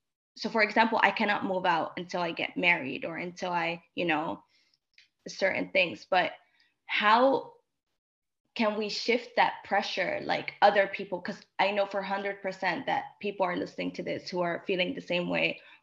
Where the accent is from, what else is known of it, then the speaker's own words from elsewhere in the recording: Netherlands; I come from a very traditional family. I'm Moroccan, you know, born and raised in the Netherlands. So two different cultures.